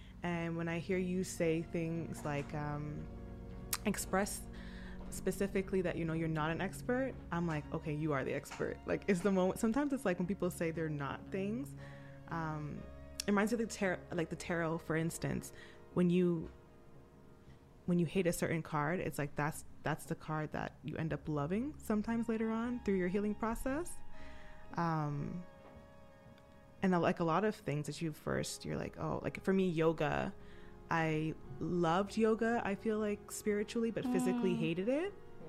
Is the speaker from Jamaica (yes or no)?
yes; Jamaica; As a Jamaican, everything is drink tea, drink tea, drink tea.